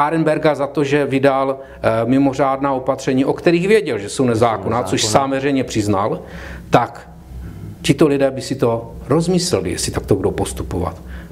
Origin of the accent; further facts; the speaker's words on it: Moravia, Czechia; jsem byl jako Moravan vychován, takže jsem z Moravy, jsem moravské národnosti